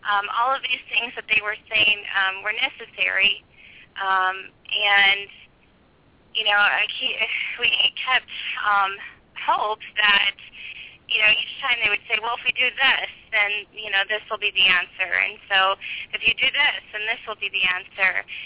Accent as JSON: {"language": "English", "town": "Kansas City", "country": "United States", "lives_now": "Chicago, United States", "said": "Yes, we're from Kansas City, yes."}